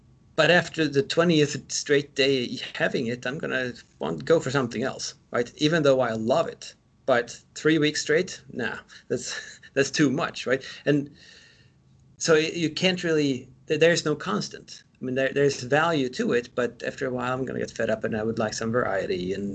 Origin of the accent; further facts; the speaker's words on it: Sweden; since I'm from Sweden